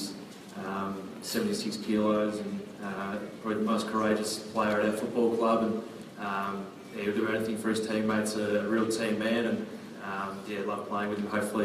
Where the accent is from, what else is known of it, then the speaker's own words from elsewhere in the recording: Melbourne, Victoria, Australia; I'm a Melbourne boy originally, so I grew up out in the Yarra Valley.